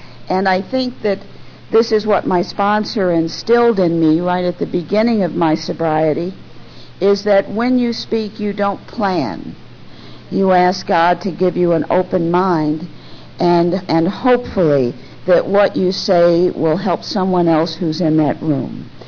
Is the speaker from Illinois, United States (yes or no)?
yes; Chicago, Illinois, United States; moved away as an adult; also born or lived in New York City, United States; Indeed, I was born and raised in Chicago and left here really after I graduated from high school to go on to New York to school, and stayed there pretty much from that time.